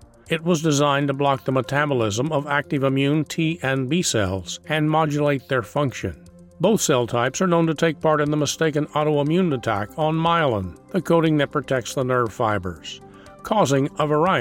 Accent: New York City, New York, United States; I grew up in New York City, where I probably spent more time on the subway than in the sun.

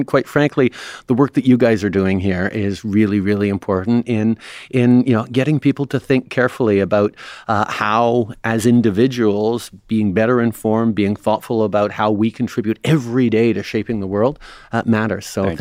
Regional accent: Canada; We're Canadian after all.

